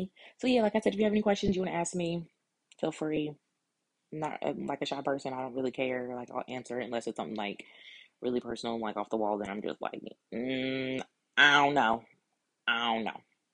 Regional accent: Tennessee, United States; If you can't tell, I'm from the South, Tennessee.

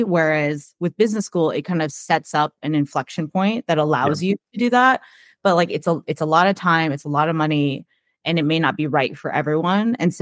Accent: New Jersey, United States; because I am from New Jersey, that I mentioned, but my sister had lives in California.

